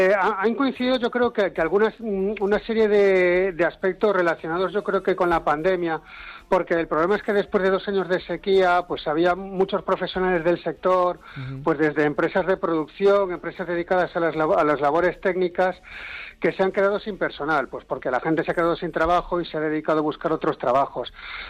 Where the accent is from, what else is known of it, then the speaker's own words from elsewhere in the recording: A Coruña, Galicia, Spain; Yo de Coruña, sí.